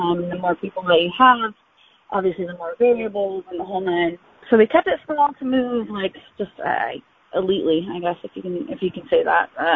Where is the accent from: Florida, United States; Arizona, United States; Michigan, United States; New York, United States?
Florida, United States; So I'm originally from Florida. Obviously, know nothing about altitude, winter or snow.